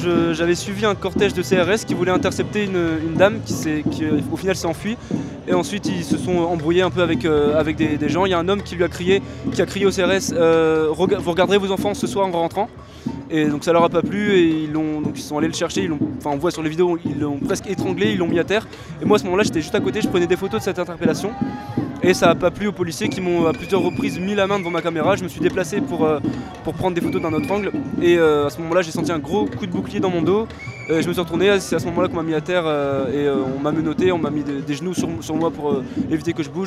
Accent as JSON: {"language": "French", "town": "Arras", "region": "Hauts-de-France", "country": "France", "said": "j'ai 19 ans, je suis originaire d'Arras"}